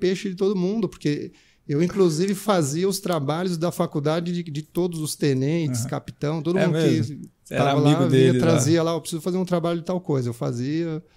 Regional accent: São Paulo, Brazil; Sou daqui de São Paulo.

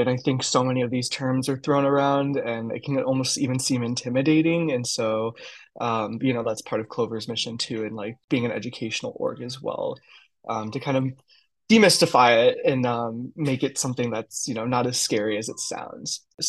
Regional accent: Midwest, United States; especially because I'm from the Midwest, from an Italian family that's very like, you know, meat and cheese heavy.

